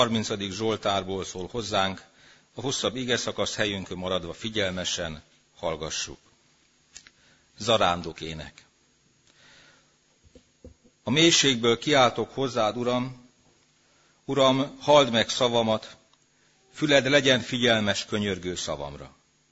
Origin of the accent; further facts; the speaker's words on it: Hungary; Tehát legyünk büszkék arra, hogy mi református magyarok vagyunk